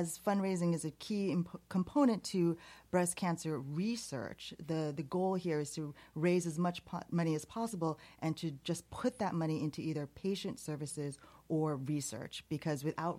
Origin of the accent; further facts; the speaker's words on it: New York City, New York, United States; now in Saratoga Springs, United States; I'm originally from New York City.